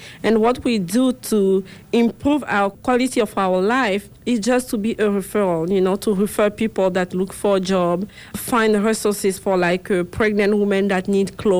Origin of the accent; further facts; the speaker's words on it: Côte d’Ivoire; now in Portland, United States; from Cote d'Ivoire. I've been here for 2.5 years almost